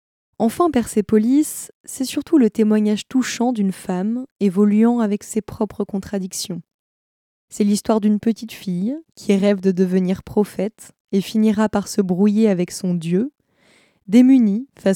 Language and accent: French; France; Si j'ai la chance, en tant que Française, de ne pas avoir directement connu la guerre